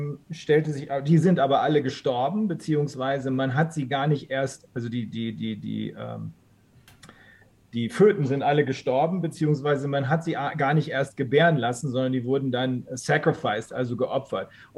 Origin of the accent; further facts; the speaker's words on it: Germany; es ist eine super Peinlichkeit, als Deutscher durch die Welt reisen zu müssen.